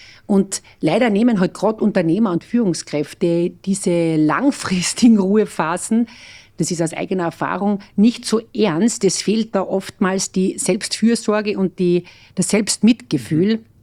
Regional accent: Carinthia, Austria; Und für mich ist Kärnten natürlich meine Heimat

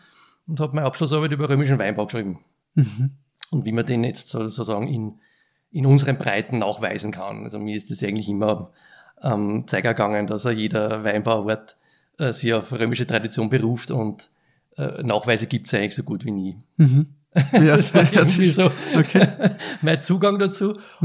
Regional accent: Ybbs an der Donau, Lower Austria, Austria; Ich bin aus Ybbs an der Donau und bin dort seit knapp 10 Jahren als Weinimporteur tätig.

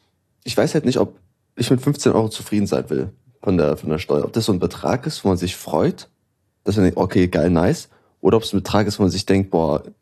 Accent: Berlin, Germany; ich bin Berliner Ghetto-Kind. Ich komme aus Berlin, ich komme aus dem Capital City.

